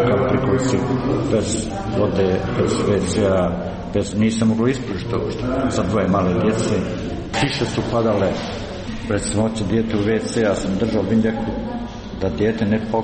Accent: Tešanj, Federation of Bosnia and Herzegovina, Bosnia & Herzegovina; born there; Meni je Goražde moja domovina. Ja sam rođen u Tešnju, ali Goražde je jednostavno

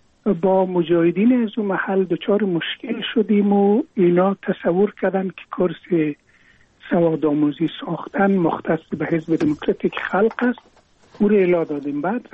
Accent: Afghanistan; also born or lived in Iraq; سال 52 که از عراق پس اومدیم، یک ذره مرا به مشکل در مکتب پذیرفتن

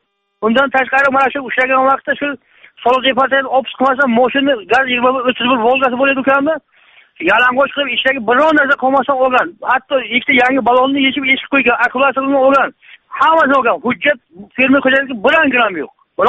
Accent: Nurota, Navoiy Region, Uzbekistan; Navoiy viloyati Nurota tumanidan, Devran qishlog'idan.

